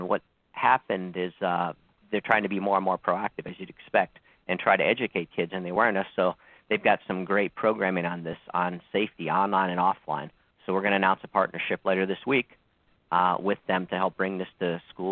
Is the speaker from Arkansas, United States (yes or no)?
no; Chicago, Illinois, United States; now in Long Island, United States; I'm actually originally from Chicago, funny enough. Many years ago.